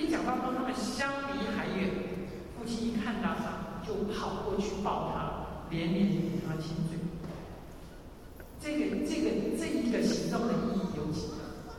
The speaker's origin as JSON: {"language": "Chinese", "country": "China", "said": "甚至这个犹太人跟我们中国人一样啊"}